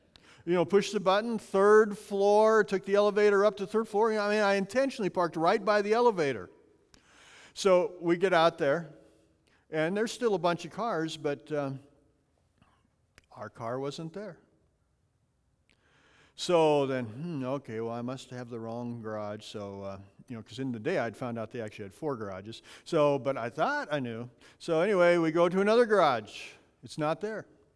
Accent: Montana, United States; a little different than my used to growing up in Montana, a little different church facility.

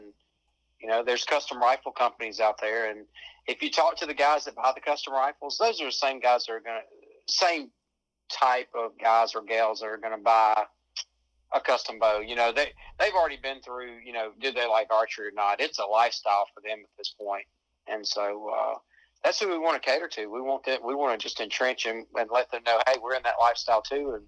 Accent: Alabama, United States; I'm from Alabama. I still live in Alabama today. I've moved around a little bit, but I'm back home in my home state.

